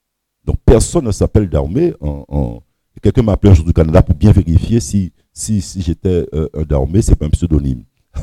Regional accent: Guadeloupe; moi je suis Guadeloupéen

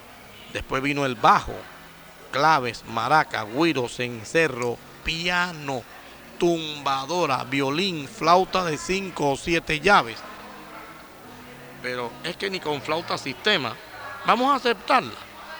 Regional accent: Cuba; Y sigo luchando en mi país por nuestra música cubana

